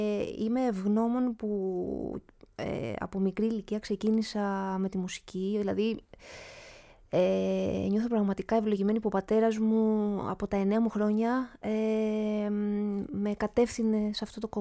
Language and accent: Greek; Lefkimmi, Ionian Islands, Greece; Είμαστε από την Νότια Κέρκυρα, από τη Λευκύμη.